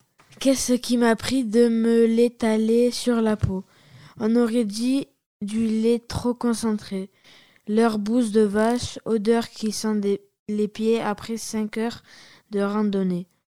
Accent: Bordeaux, Nouvelle-Aquitaine, France; Ce n'est pas parce que je suis bordelaise que je lui ai préparé des cannelés, notre spécialité.

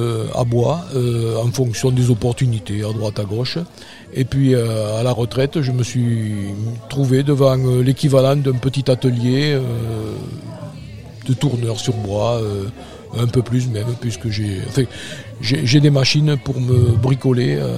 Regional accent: Cahors, Occitanie, France; Et je suis de Cahors.

